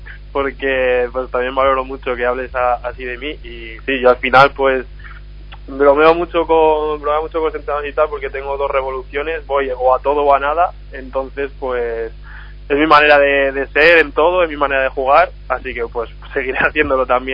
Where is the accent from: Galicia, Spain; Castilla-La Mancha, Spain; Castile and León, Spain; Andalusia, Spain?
Castile and León, Spain; Linares; yo también soy de un pueblo cerquita de Guijuelo, soy de Linares